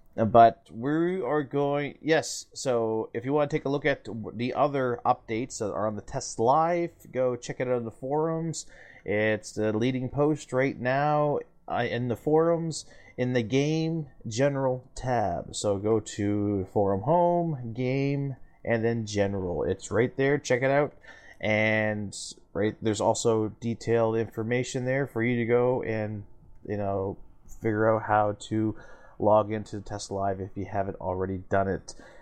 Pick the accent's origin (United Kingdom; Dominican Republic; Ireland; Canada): Canada; What? I am Canadian.